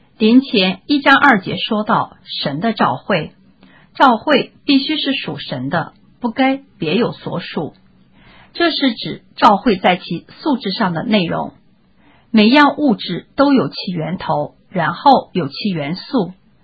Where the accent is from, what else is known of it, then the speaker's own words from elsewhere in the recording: Yantai, Shandong, China; 我在中国烟台市长大，在烟台有英国的教会，人太容易设立教会了。